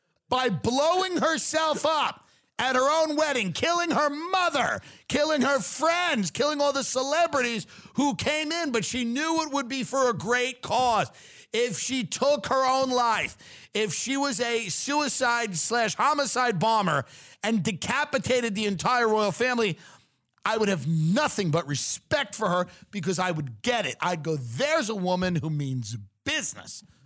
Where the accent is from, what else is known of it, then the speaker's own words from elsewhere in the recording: Long Island, New York, United States; Maybe it's because I'm from Long Island where women are some of them are very masculine.